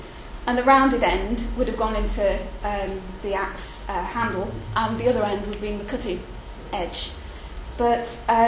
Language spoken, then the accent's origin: English; Lancaster, North West England, United Kingdom; I'm from Lancaster, and I've grown up here, and I'm still living in the same house on Fairfield.